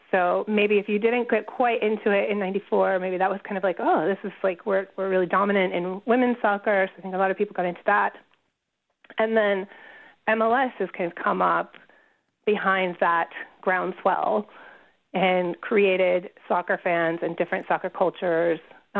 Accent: New Jersey, United States; I had kind of been a casual fan growing up in New Jersey. There was a lot of Italian immigrants in my hometown

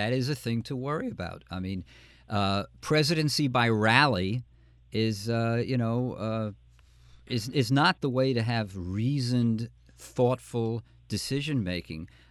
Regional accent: New York, United States; I'm a New Yorker, too.

